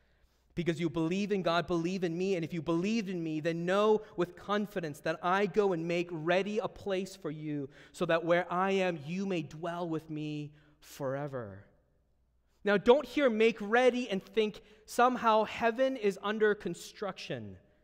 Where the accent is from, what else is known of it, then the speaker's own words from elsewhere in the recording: Vancouver, British Columbia, Canada; As a grown adult, I have deep longings to go back to my hometown of Vancouver.